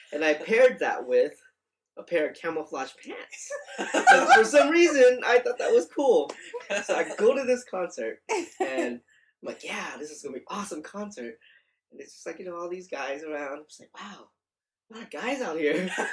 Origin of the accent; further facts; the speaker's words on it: Campbell, California, United States; you know, I come from Campbell, right?